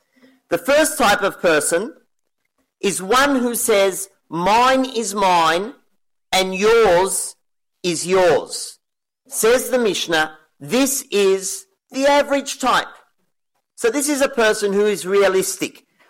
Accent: Australia; now in Jerusalem, Israel; As you can hear, I don't have an accent. I'm originally from Australia.

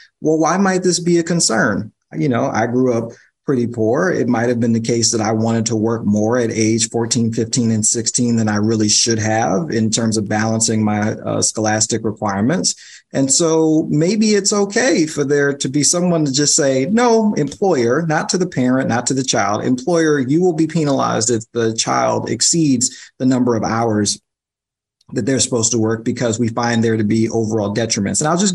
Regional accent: New York, United States; I'm a New Yorker. So it's kind of like the government's always in your business.

